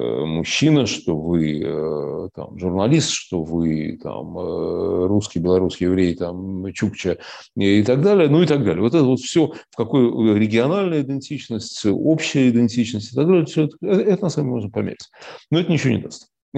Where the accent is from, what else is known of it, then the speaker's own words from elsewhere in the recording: Siberia, Russia; мы все русские, оно совершенно не мешает тому, что возникает ощущение, что, вообще-то говоря, мы сибиряки. кроме этого, да, мы сибиряки, мы же, ну да, нет, конечно, мы русские, да, но мы сибиряки.